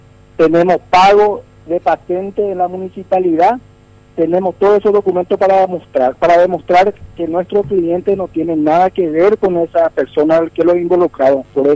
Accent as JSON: {"language": "Spanish", "town": "Ciudad del Este", "region": "Alto Paraná", "country": "Paraguay", "said": "42 años que vivo acá, y nunca le escuché a este señor un tal Cucho. Nunca, además soy de la zona, soy de Ciudad del Este. Soy del medio acá"}